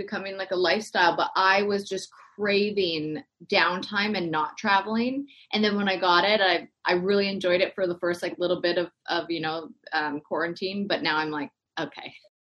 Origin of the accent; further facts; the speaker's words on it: Canada; moved away; When I first moved here, I was like, this is comical, like out of a movie, like this, you know, being Canadian.